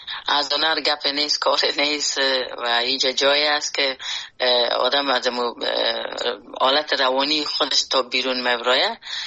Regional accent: Afghanistan; افغانستان که در اوج بزرگ شدیم، در اوج کار کردیم

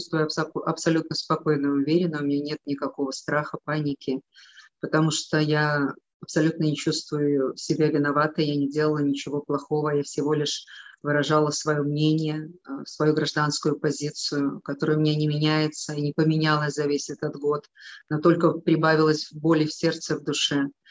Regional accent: Belarus; Я белоруска.

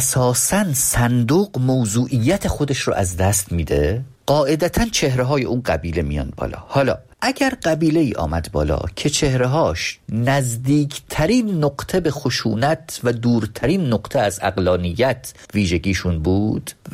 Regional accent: northern Iran, Iran; با توجه به اینکه خودم شمالی هستم

